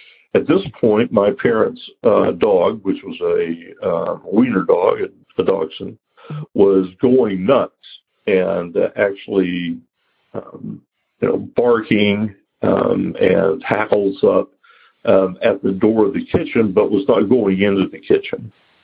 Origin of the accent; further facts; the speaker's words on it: Tennessee, United States; I'm originally from Upper East Tennessee, and I grew up in a haunted house.